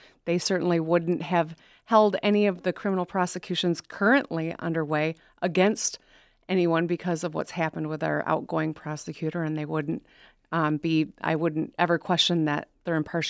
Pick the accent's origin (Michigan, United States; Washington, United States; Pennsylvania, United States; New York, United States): Michigan, United States; because we're all from Michigan and we all have a vested interest in the health of the people of our state